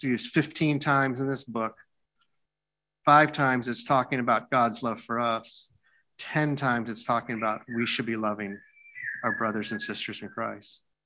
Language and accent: English; Atlanta, Georgia, United States; I just write down an index card for all the people I grew up with in Atlanta.